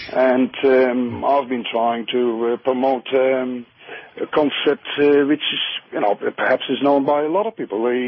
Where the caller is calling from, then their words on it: Melbourne, Victoria, Australia; I'm actually calling from Melbourne.